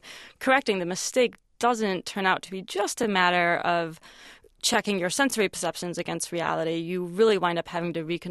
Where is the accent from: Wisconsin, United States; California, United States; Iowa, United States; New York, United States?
New York, United States; Yes, as a fellow New Yorker, I can second that.